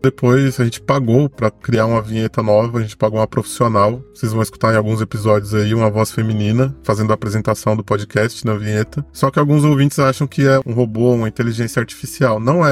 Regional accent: Brazil; Nós que falamos português fluentemente, nós que somos brasileiros, a gente pode não ter muito bem uma noção

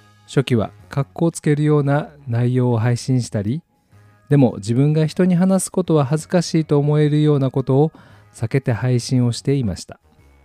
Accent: Kyoto, Japan; 他の番組内では普通に京都出身って言っていたのですが、この番組内でも解禁したいと思います。

